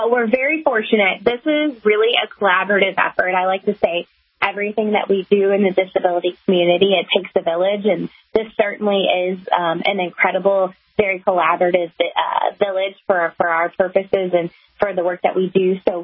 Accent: Kansas, United States; I grew up in Kansas with a best friend who has Down syndrome

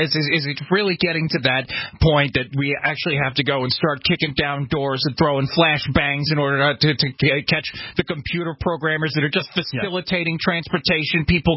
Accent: New York, United States; And so I'm from New York

